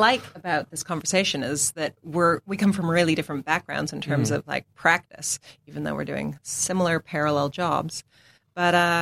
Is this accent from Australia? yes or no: no; Canada; moved away as an adult; I was raised in Canada.